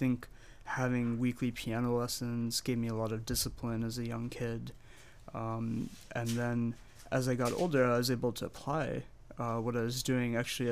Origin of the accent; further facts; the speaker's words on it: New Hartford, New York, United States; And I'm from New Hartford, right outside of Utica. So I've been local here